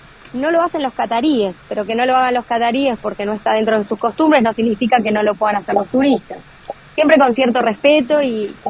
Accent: Argentina; Y bueno, yo como única argentina, lo siento como un privilegio, ¿no? Estar acá y ser la única argentina.

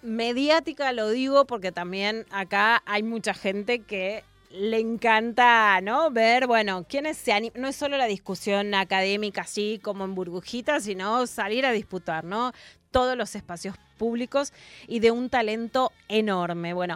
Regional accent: Argentina; Y hay algo muy fuerte que en la Argentina no tenemos conciencia, que es que somos el sur del mundo, y somos el sur del mundo de verdad, o sea, quedamos muy lejos

